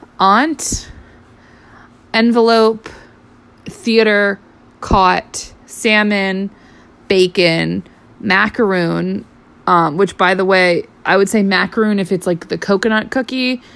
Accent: East Coast, United States; I am from the East Coast of the United States. I'm from a really, really like small town. And it has influenced my accent a lot.

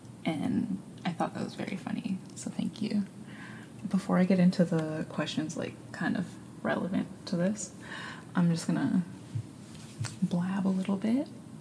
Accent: Ontario, Canada; I'm from Canada. I grew up in Ontario, and now I live somewhere else. But yeah, I grew up in Ontario

